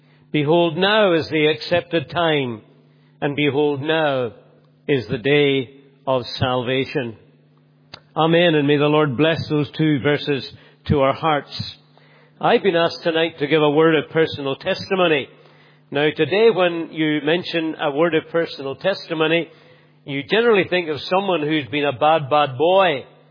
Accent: Scotland, United Kingdom; born there; I was born in Bonnie, Scotland.

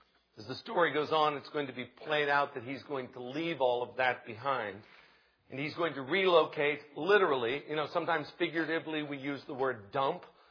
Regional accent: United States; born there; But I was born in America, and my father was born in America, and my grandfather was born in America

